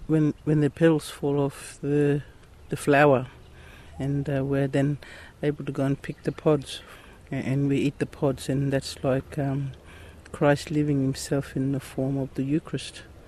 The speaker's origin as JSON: {"language": "English", "town": "Daly River", "region": "Northern Territory", "country": "Australia", "said": "I'm from Nawiyu community, Daly River. I'm of the Ngunngumuri clan."}